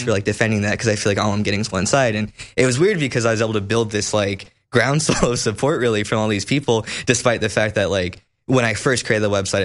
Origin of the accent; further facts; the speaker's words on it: Las Vegas, Nevada, United States; because I'm from Las Vegas, so it's not like perfect there, you know, but I also had a military family.